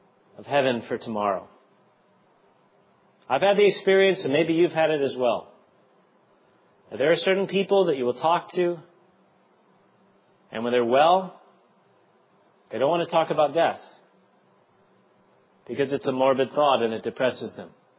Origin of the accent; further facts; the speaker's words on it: California, United States; also born or lived in South Carolina; I'm only 35 now, and I spent about 10 years in South Carolina. And there's a certain sense where I'm a Californian, and there's another sense where I'm a Southerner.